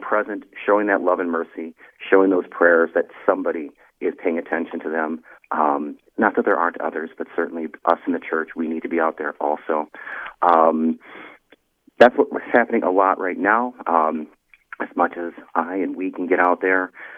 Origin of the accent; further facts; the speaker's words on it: Minnesota, United States; Living down in Dallas at the time. I'm from the Twin Cities area, but was down in Dallas.